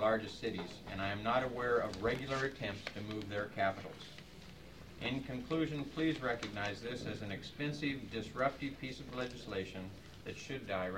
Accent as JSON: {"language": "English", "town": "Anchorage", "region": "Alaska", "country": "United States", "tie": "born or raised there", "said": "I was raised in the Anchorage area and in fact graduated from West High the year of the earthquake."}